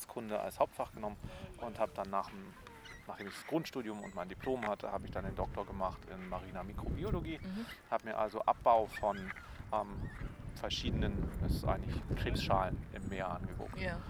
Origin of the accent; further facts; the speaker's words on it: Southern Germany, Germany; Ich komme eigentlich gebürtig aus Süddeutschland, habe dort schon immer dann im Garten rumgewerkelt.